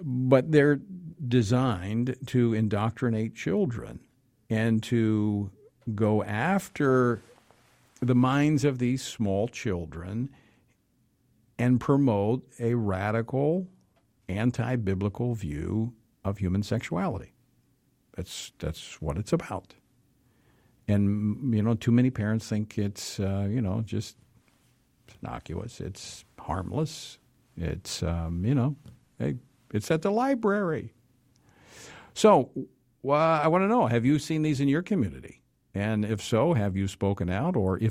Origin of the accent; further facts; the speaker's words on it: Louisiana, United States; It's happened in my home state of Louisiana.